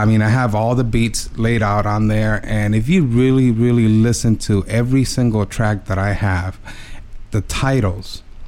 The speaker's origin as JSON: {"language": "English", "town": "Bayamón", "country": "Puerto Rico", "tie": "born or raised there", "said": "You know, I grew up, I was born in Puerto Rico."}